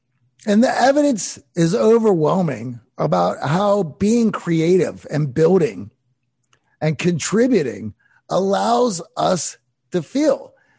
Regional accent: Pittsburgh, Pennsylvania, United States; I grew up in Pittsburgh. My dad grew up on a farm, but my dad worked in a factory.

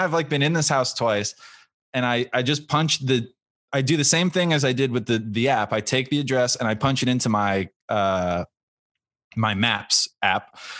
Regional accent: New Jersey, United States; We're from New Jersey originally

